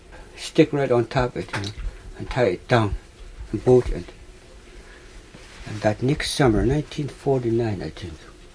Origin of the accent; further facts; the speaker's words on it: Allakaket, Alaska, United States; Alakakit, right here.